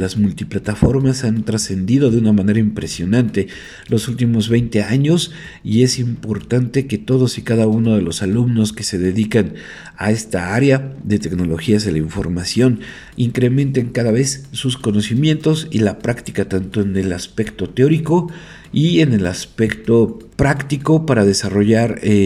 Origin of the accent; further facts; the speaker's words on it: Hidalgo, Mexico; Yo soy el periodista hidalguense